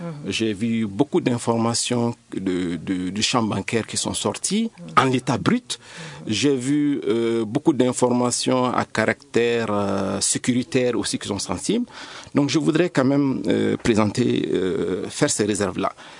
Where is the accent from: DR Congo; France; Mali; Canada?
Mali; en tant que Malien, on ne peut que déplorer la situation qui prévaut